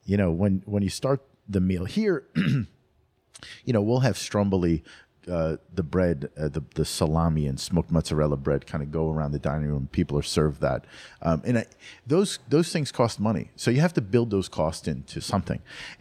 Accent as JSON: {"language": "English", "region": "Connecticut", "country": "United States", "said": "I'm actually from Connecticut, and I worked in Connecticut, Waterbury, Connecticut, mm-hmm."}